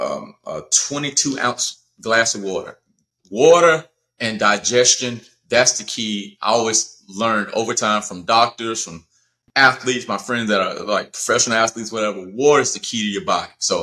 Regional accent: Georgia, United States; because I'm from Georgia. I'm a grit man.

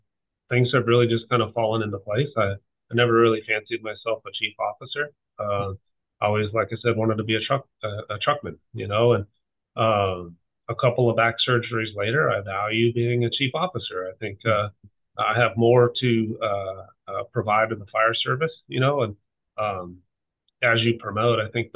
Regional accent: California, United States; Growing up in Southern California, truck operations, specifically roof operations, is such a vital component of the fire culture there

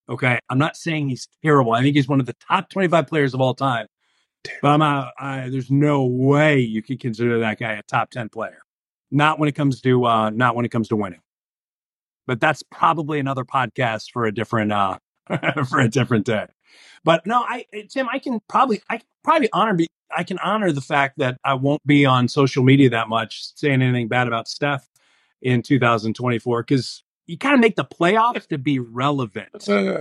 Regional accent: Cleveland, Ohio, United States; I am from Cleveland, Ohio. At least a suburb of Cleveland. So, I am a Cleveland guy. I'm an Ohio guy through and through.

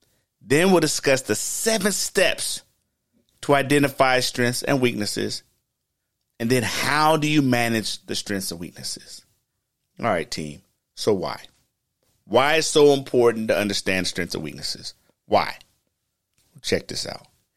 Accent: Los Angeles, California, United States; Yes, I'm from L.A. I'm from California.

